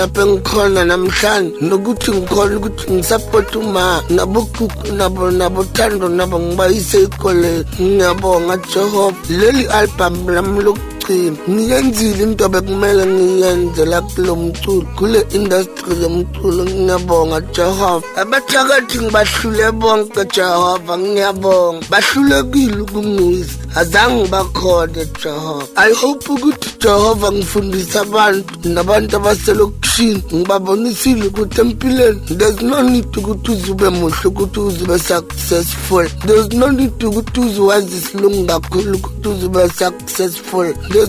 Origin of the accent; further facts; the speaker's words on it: South Africa; this is South Africa and I am proudly South African.